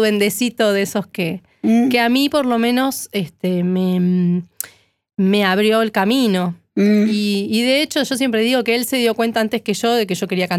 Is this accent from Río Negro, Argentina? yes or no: yes; General Roca, Río Negro, Argentina; Se editó en Río Negro, en General Roca, que es donde yo nací.